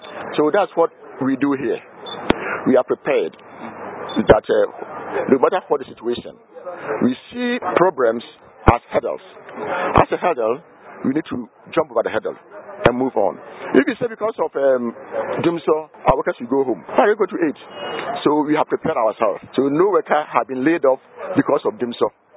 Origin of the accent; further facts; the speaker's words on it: Ghana; For me, I grew up in Ghana.